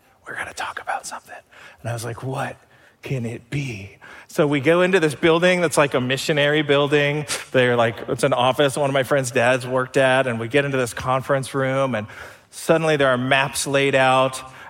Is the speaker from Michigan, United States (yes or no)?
no; Bellbrook, Ohio, United States; I grew up in Bellbrook, not far from any of our campuses.